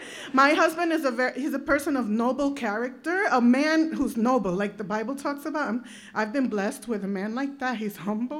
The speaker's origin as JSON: {"language": "English", "region": "New York", "country": "United States", "also_born_or_lived": "Dominican Republic", "said": "You know, I'm not originally from New Jersey. I'm from New York. But I felt so welcomed here."}